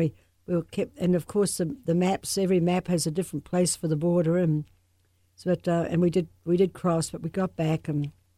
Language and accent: English; New Zealand; I grew up in New Zealand on a farm. Of course, a lot of New Zealanders are farmers. We had 10,000 acres, sheep and cattle and dairy.